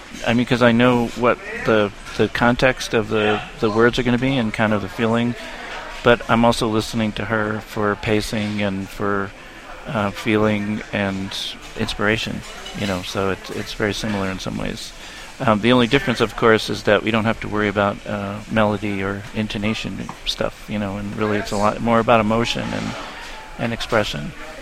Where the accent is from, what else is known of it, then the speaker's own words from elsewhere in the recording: New York, United States; growing up in New York and then having lived here for 10 years